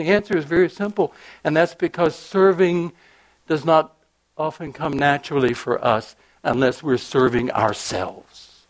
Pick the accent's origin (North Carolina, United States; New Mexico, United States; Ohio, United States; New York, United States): North Carolina, United States; First of all, I grew up in the South. I'm a North Carolina boy. I'm a Southerner in my traditions